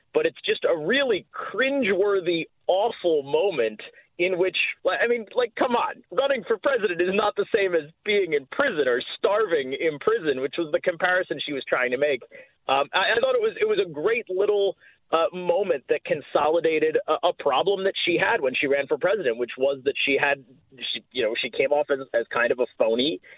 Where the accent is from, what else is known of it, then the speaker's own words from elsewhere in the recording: Pennsylvania, United States; so I am back in my home state of Pennsylvania and in the right environment.